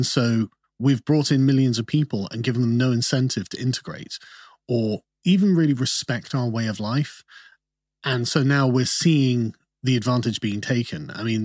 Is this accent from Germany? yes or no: yes; North Rhine-Westphalia, Germany; also born or lived in United Kingdom; I was born in the UK, but my father was in the Royal Air Force.